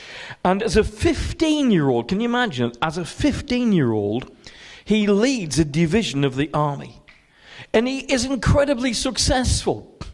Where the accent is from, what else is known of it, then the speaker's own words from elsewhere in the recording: England, United Kingdom; I don't know why. I'm English. Why should I say dude?